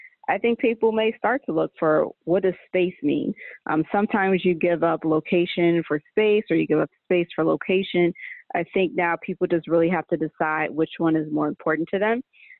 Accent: Chicago, Illinois, United States; also born or lived in Seattle; But born and raised in Chicago, lived here majority of my life. I did spend 5 years in Seattle, Washington.

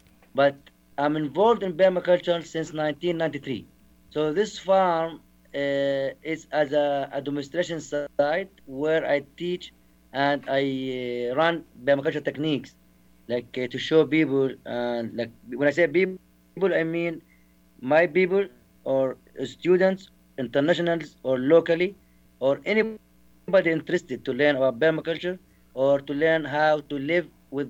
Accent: Merda, West Bank, Palestine; English is a second language; also born or lived in United States; I'm from Palestine. I born and I grew up in Palestine, in my old town called Merda. It's south of Nablus. That's the biggest city in West Bank, Palestine. And being in America for 5 years, between 2001 until 2006

